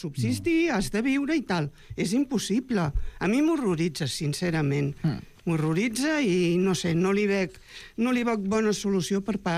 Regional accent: L'Hospitalet, Catalonia, Spain; vinc a l'Hospitalet, però és l'àrea metropolitana. Bueno, soc barcelonina, sí, perquè agafa el barcelonès.

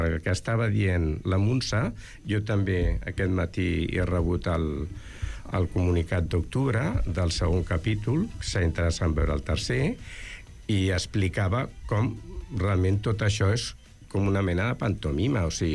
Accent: Barcelona, Catalonia, Spain; jo sóc oriundo de Ciutat Vella, al carrer Banys Vells

